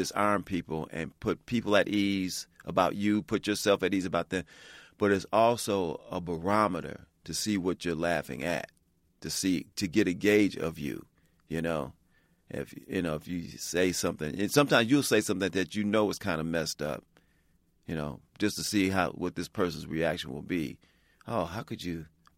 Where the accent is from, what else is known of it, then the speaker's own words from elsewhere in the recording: Chicago, Illinois, United States; In a sense, I grew up in Chicago, and we grew up in predominantly black neighborhoods at first.